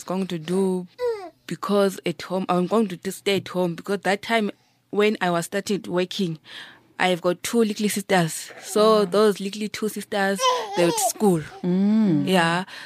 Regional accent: Zimbabwe; I'm from Zimbabwe.

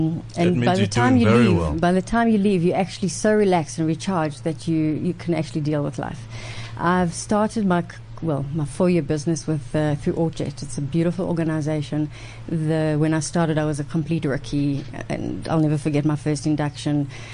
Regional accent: Durban, KwaZulu-Natal, South Africa; We've known each other since age 7, growing up in Durban.

